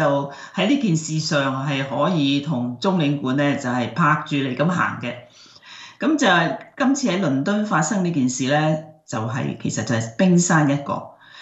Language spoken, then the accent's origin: Cantonese; Hong Kong; 我哋香港人就比较熟悉嘅就铜锣湾事件啦